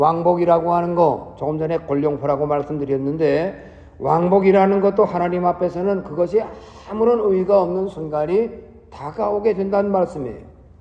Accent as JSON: {"language": "Korean", "region": "Gyeongsang", "country": "South Korea", "said": "제가 이 경상도 사람이 되어서 이 곤룡포 이 발음을 하기가 참 힘이 있는데요."}